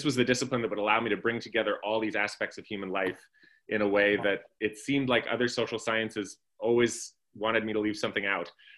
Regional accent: Washington, United States; I grew up out in Washington State in a small kind of farming community.

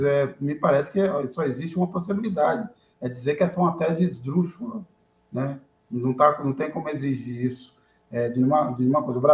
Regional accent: Portugal; accent: Portuguese; Ninguém fala do sotaque carioca do Maurício, nem do meu sotaque português, né?

